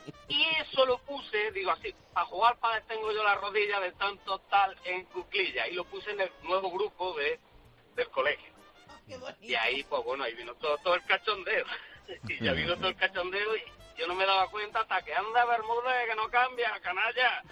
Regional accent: Jaén, Andalusia, Spain; soy de Jaén.

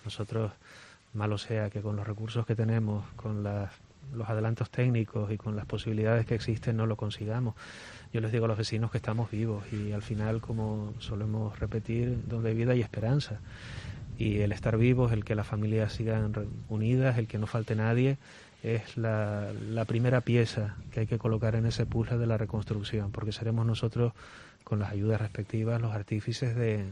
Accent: Santa Cruz de la Palma, Canary Islands, Spain; Yo soy de Santa Cruz de la Palma, sí.

